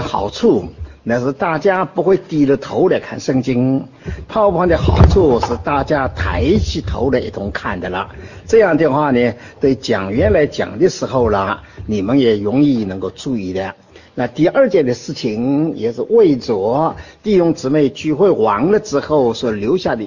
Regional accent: Shanghai, China; accent: Shanghai Mandarin; 因为我是在上海长大的，所以我的国语不太准确，是上海的国语

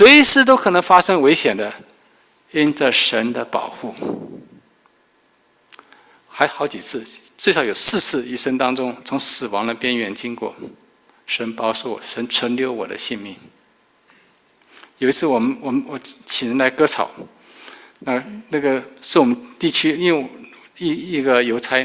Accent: Taiwan; moved away as an adult; now in United States; 那我来美国是本来是申请移民，但是呢正好碰到中美断交，那时候台湾我是台湾来的，所以呢移民名额马上受阻，那我申请留学来的。

